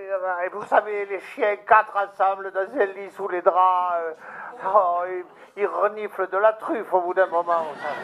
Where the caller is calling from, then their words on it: Rodez, Occitanie, France; je viens de Rodez.